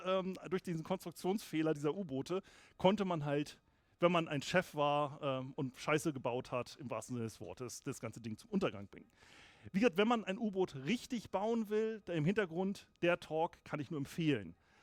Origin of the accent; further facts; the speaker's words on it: Kiel, Schleswig-Holstein, Germany; Und als Kieler läuft man auch immer an dem guten Herrn vorbei